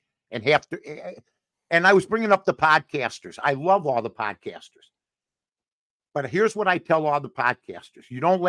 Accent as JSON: {"language": "English", "town": "Chicago", "region": "Illinois", "country": "United States", "tie": "born or raised there", "said": "I mean, I grew up in Chicago."}